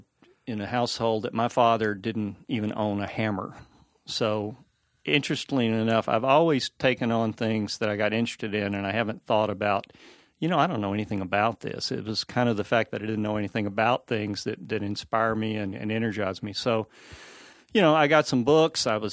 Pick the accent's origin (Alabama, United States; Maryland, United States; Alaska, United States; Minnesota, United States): Alabama, United States; Birmingham; moved away as an adult; I was born in Birmingham, Alabama. Grew up in the 50s and 60s during the height of the civil rights movement